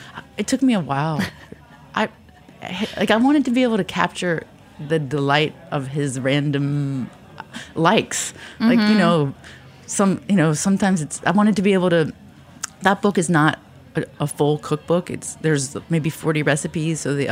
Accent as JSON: {"language": "English", "country": "Philippines", "said": "I am a Filipino."}